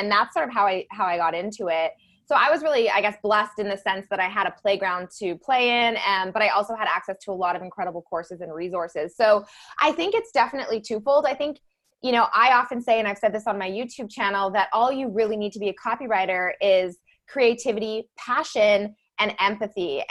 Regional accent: Alberta, Canada; I'm from Canada. I was living in a small town in Alberta, moved to the big city to go to university

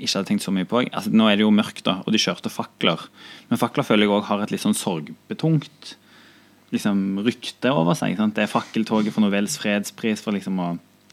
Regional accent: Stavanger, Rogaland, Norway; Det er ikke det som diskuteres rundt julebordet liksom, hjemme i Stavanger.

